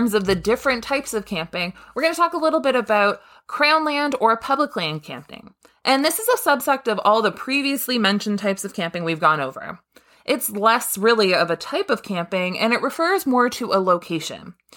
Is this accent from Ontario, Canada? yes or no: yes; Ontario, Canada; we're from Ontario, Canada.